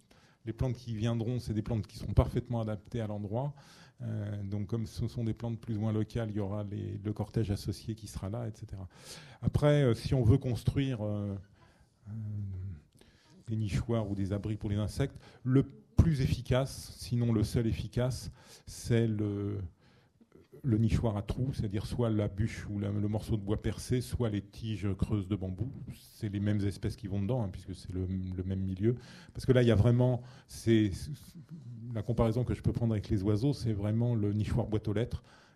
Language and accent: French; Île-de-France, France; Moi, quand j'étais gamin en Seine-et-Marne